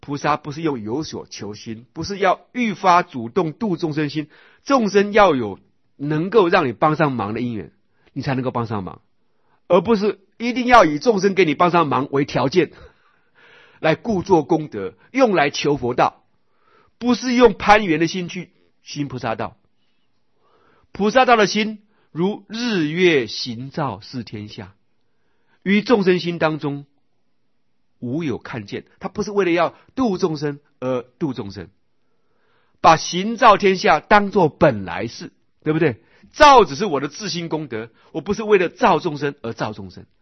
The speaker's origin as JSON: {"language": "Chinese", "country": "China", "said": "很好玩，他们印度人也有跟我们中国人一样的这种观念，阴阳要调和"}